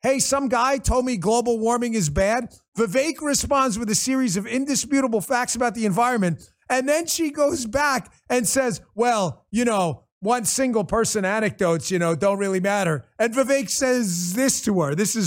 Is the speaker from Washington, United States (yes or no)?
no; Queens, New York, United States; When I was growing up in Queens, I had a couple friends.